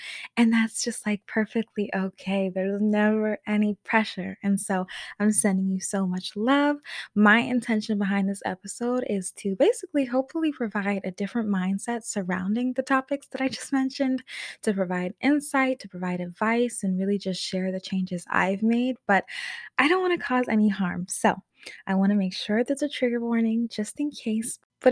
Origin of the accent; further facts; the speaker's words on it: England, United Kingdom; also born or lived in Thailand / Japan; growing up in England, Thailand, and Japan as a Black girl.